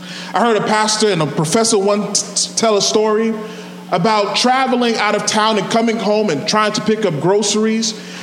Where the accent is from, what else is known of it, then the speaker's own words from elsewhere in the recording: Brooklyn, New York, United States; When I was growing up in Brooklyn, not too far from here, I used to play for a lot of churches.